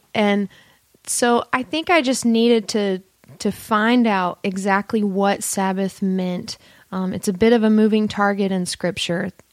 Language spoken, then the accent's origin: English; Pauline, South Carolina, United States; moved away as an adult; now in California, United States; I was born in South Carolina in a little town called Pauline, and then grew up there and moved to California to go to graduate school